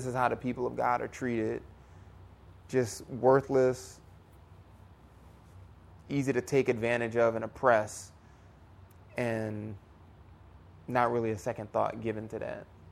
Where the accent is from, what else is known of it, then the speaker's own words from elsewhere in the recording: United States; I'm actually an American.